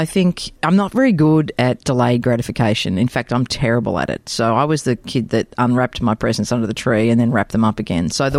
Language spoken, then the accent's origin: English; Melbourne, Victoria, Australia; So I actually grew up in Glen Waverley, so in Melbourne